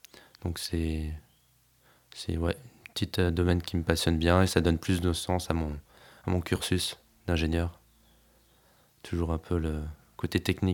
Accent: Grand Est, France; j'ai 27, ouais. Et je viens d'Alsace à l'origine.

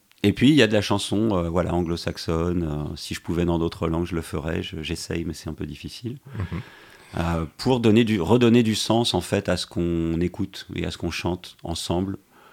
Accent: Paris, Île-de-France, France; Quand j'étais gamin à Paris, je vivais dans le quartier latin, donc 5e arrondissement. J'avais la chance d'évoluer dans un quartier qui était à la fois populaire, très joyeux, coloré et aussi avec de la nature

